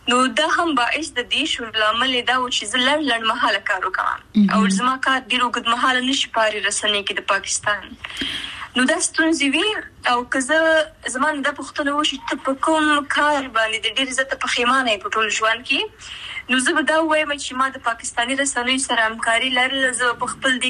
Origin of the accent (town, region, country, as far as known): Afghanistan; now in Pakistan